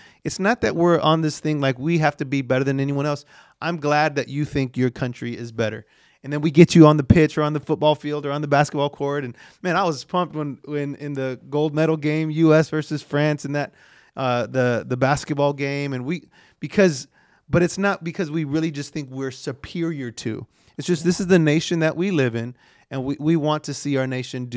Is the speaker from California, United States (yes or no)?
yes; Moreno Valley, California, United States; I'm from Moreno Valley and we rep that.